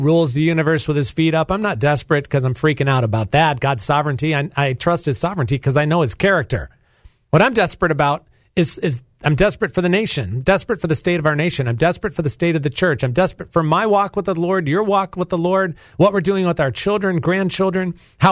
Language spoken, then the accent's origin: English; Raleigh, North Carolina, United States; Let me tell you this. I'm from Raleigh, North Carolina.